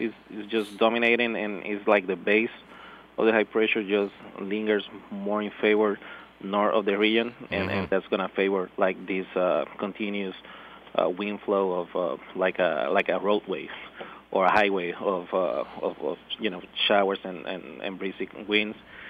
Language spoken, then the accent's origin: English; Puerto Rico; Yes, I'm from Puerto Rico.